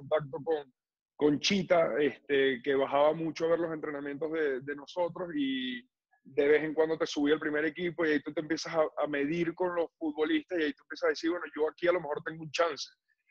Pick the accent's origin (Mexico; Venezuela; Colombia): Venezuela; ver el futuro como futbolista venezolano era difícil